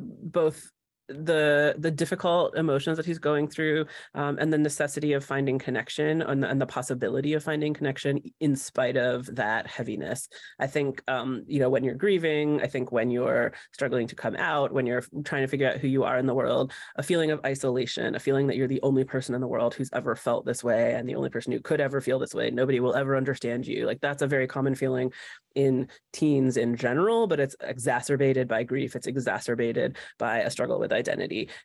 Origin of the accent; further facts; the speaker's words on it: Indiana, United States; from the community that I grew up in Indiana.